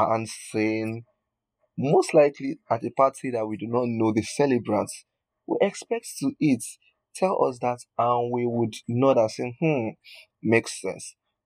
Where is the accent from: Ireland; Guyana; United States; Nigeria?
Nigeria; I talked about how as a Nigerian, we cannot relate to there being light at the end of the tunnel.